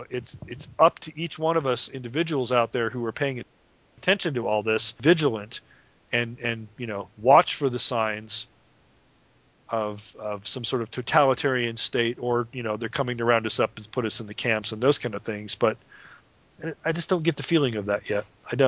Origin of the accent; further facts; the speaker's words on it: Chicago, Illinois, United States; I grew up in Chicago.